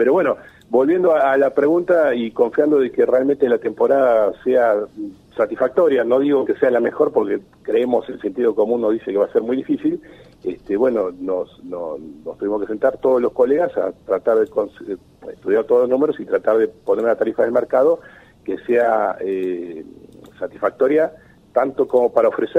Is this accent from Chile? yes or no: no; Argentina; Como argentino todos deseamos que todo esto descienda y baje pronto y que se estabilice.